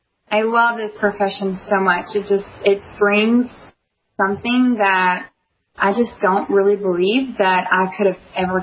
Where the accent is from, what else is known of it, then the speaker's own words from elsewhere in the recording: Texas, United States; and we're from Texas. We live in the country, hence my awesome accent